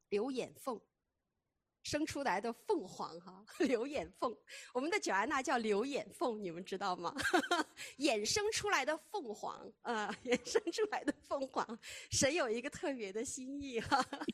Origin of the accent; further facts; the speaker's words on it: Wuxi, Jiangsu, China; 因为我们家是无锡人嘛，然后我的娘娘他们都说无锡话的